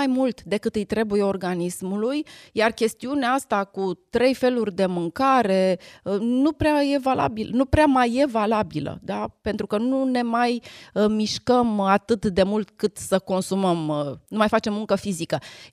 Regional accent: Romania; capitolul porție noi ca români greșim grav

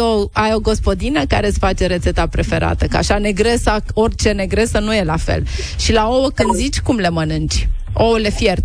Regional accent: Romania; Păi, noi ca români aș zice că cel mai simplu este să punem pe lângă micii nelipsiți carne de porc.

